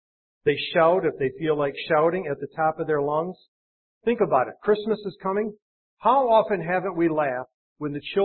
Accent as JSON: {"language": "English", "town": "Portage", "region": "Michigan", "country": "United States", "tie": "born or raised there", "said": "I was raised in the 60s when racial tension was high. I was raised in the Kalamazoo area, in Portage in particular."}